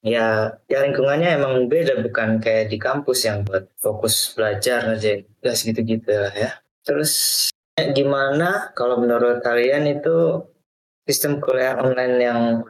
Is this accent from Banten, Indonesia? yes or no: yes; South Tangerang, Banten, Indonesia; now in Malang, Indonesia; Oh, aku sendiri sih asli dari Tangerang Selatan. Jadi tapi nggak pulang aku.